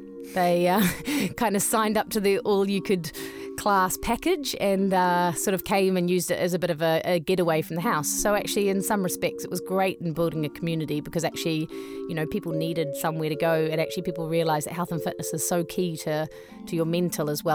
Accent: New Zealand; Pip's English and I'm Kiwi

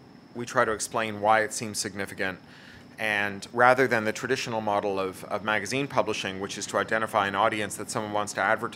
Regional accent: Toronto, Ontario, Canada; In Toronto, Canada.

